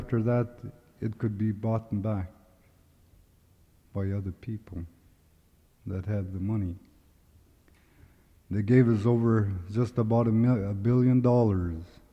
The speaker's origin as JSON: {"language": "English", "town": "Klawock", "region": "Alaska", "country": "United States", "tie": "born or raised there", "said": "I was born and raised here in Klawak. … My mother never went to school, but spoke broken English."}